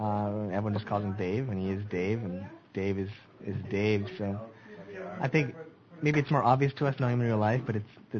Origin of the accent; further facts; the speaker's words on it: Calgary, Alberta, Canada; I'm from Calgary, so I'm a Flames fan, but I'm a Canada fan second.